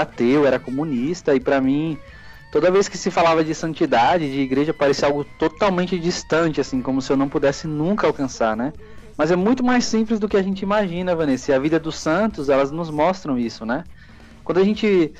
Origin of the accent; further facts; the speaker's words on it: São Paulo, Brazil; also born or lived in Northeast Brazil; eu sou seminarista, sou natural aqui de São Paulo. Na verdade, estou voltando de missão depois de 9 anos no Nordeste. E faço parte da Diocese de Campo Limpo.